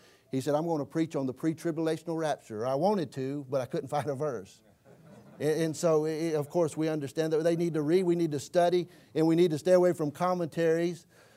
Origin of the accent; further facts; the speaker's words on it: Humboldt, Tennessee, United States; I'm from Humboldt, Tennessee. Population 8,000.